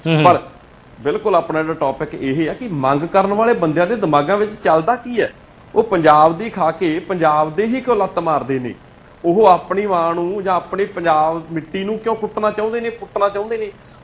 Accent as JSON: {"language": "Punjabi", "region": "Punjab", "country": "India", "said": "ਮੈਂ ਪੰਜਾਬੀ ਆਪਣੇ ਆਪ ਨੂੰ ਪਹਿਲਾਂ ਮੰਨਦਾ ਮੈਂ ਪੰਜਾਬੀ ਹੋਣ ਦੇ ਨਾਂ ਦੇ ਉੱਤੇ ਕਹਿ ਸਕਦਾ ਕਿ ਮੈਂ ਇਸ ਖਿੱਤੇ ਦਾ ਵਸਨੀਕ ਹੈ"}